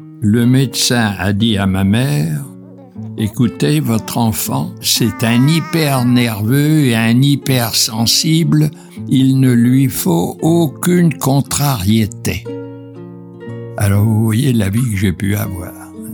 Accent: Muides-sur-Loire, Centre-Val de Loire, France; born there; Je suis né en Loire-et-Cher, à quelques kilomètres de Chambord, à Muit-sur-Loire.

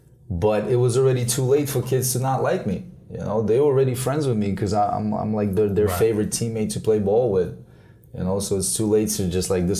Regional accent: Brooklyn, New York, United States; growing up in Brooklyn, like hip hop was huge.

